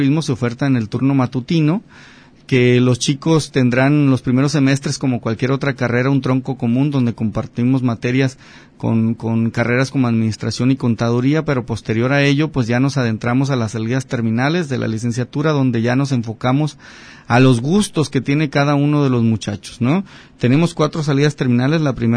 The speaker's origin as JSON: {"language": "Spanish", "country": "Mexico", "said": "como buenos mexicanos estamos aprendiendo a cocinar primeramente la comida típica mexicana"}